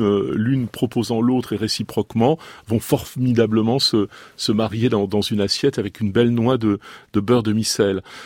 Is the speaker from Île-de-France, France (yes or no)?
no; Renaison, Auvergne-Rhône-Alpes, France; also born or lived in Roanne; Je suis né à la campagne, je suis né à Roanne, mais j'étais très souvent à Renaison, qui était à côté de Roanne.